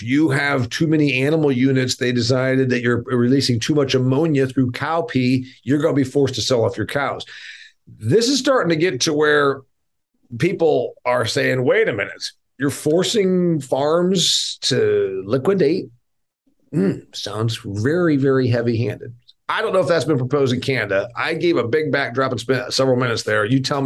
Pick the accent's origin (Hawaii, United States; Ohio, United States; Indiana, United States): Indiana, United States; It's about one third the size of my home state of Indiana.